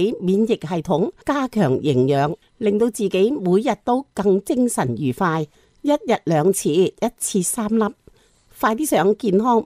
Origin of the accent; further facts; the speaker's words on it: Hong Kong; 我们香港人